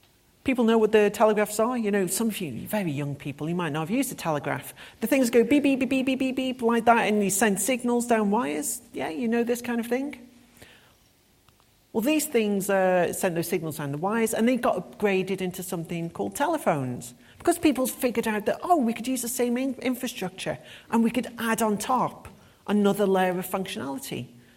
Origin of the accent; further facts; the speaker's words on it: United Kingdom; now in Berlin, Germany; I am actually British. I'm from here. But I'm also one of those British people who like really likes Europe.